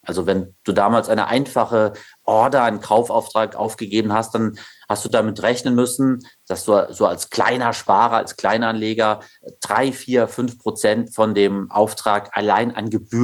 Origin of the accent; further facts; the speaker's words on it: Saarland, Germany; Ja, ich stamme aus dem Saarland